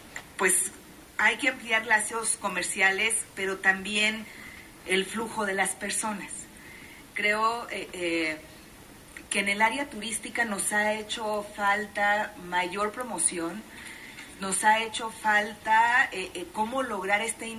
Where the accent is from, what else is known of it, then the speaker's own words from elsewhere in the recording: Guanajuato, Mexico; Soy de Guanajuato